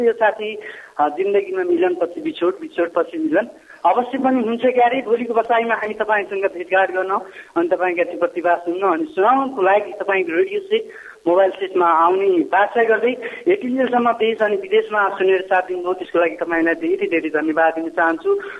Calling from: Ilam, Koshi Province, Nepal; हजुर इत्रामबाट

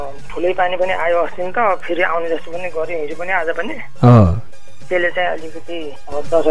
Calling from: Lumbini Province, Nepal; म यता बाँके जिल्लाको कोलगुरुबाट इन्द्रपुरा थुक्यो।

